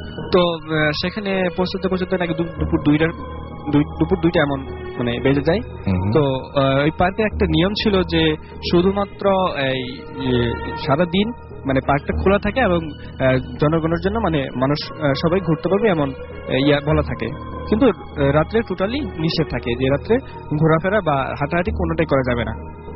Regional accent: Jamalpur, Mymensingh Division, Bangladesh; আমার ঘটনাটা হচ্ছে এই জামালপুর, আমার নিজের জেলা কেন্দ্রিক।

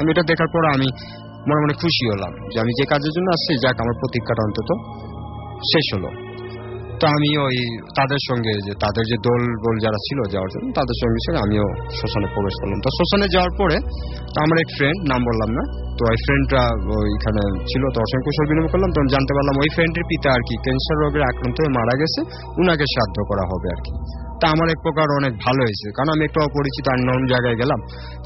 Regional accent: Dhaka, Dhaka Division, Bangladesh; বাড্ডা থেকে আসছি।

